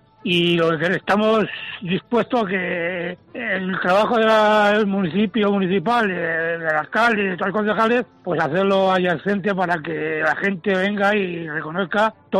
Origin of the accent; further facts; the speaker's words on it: Atienza, Castilla-La Mancha, Spain; Pero lo que yo digo, que no se muera nadie sin venir a mi pueblo, Atienza.